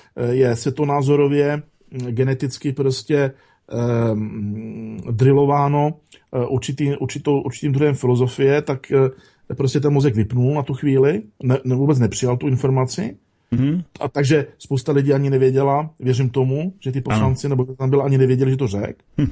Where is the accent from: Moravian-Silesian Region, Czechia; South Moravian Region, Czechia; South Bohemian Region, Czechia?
Moravian-Silesian Region, Czechia; Ostrava; já jsem také z Ostravy